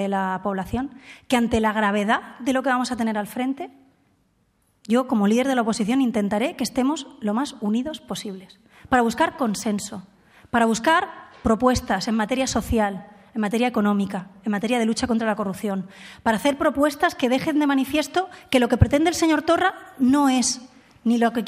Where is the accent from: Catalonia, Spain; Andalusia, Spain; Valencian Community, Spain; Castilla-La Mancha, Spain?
Catalonia, Spain; no reconocer a parte de los catalanes, porque usted nos llama como españoles que viven en Cataluña.